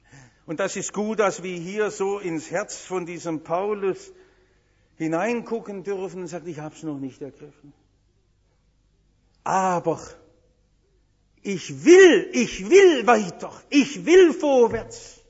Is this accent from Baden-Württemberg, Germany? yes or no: yes; Stuttgart, Baden-Württemberg, Germany; Als echter Stuttgarter war ich mein Leben lang immer stolz auf den Stuttgarter Hauptbahnhof.